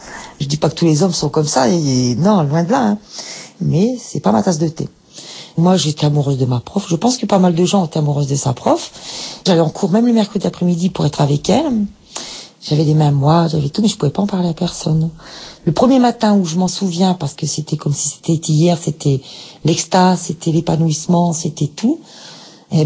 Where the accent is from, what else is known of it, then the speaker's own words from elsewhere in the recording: Liévin, Hauts-de-France, France; j'ai 42 ans et je viens du Pas-de-Calais, de Liévin. Je travaille en cuisine.